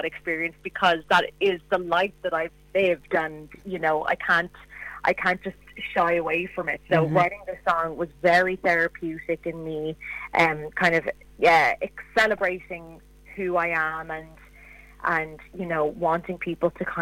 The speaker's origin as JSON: {"language": "English", "country": "Ireland", "accent": "Irish", "said": "So I'm from Ireland, but my father is from Sudan. So I've Irish mother and Sudanese dad. So that's why I have the Irish accent and the African name."}